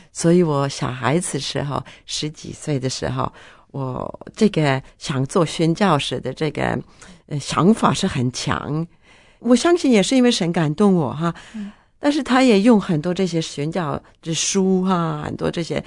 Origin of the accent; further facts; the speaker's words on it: Norway; Chinese is a second language; 他听我是挪威人